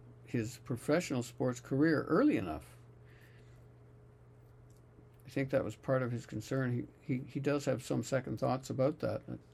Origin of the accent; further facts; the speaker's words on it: Canada; because I'm Canadian